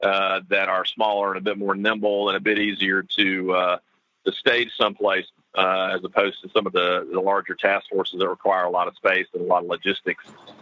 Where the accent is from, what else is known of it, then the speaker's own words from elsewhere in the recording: Tennessee, United States; One from my home state of Tennessee. So I got to see some home folks yesterday